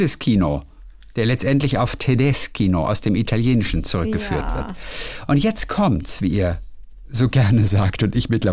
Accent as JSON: {"language": "German", "region": "Vienna", "country": "Austria", "said": "Bei uns in Wien, da sagen wir eine Erschleichung von Leistung."}